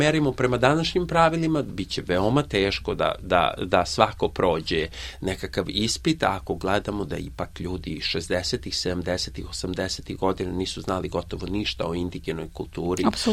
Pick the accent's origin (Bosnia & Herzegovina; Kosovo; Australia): Australia; Melbourne, Victoria; i Bojan i Dragan i ja dolazimo iz Melbournea